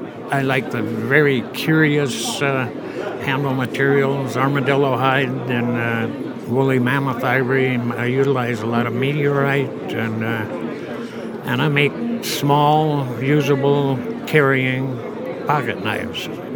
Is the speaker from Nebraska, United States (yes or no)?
no; Clearwater, Minnesota, United States; I come from Clearwater, Minnesota in the United States.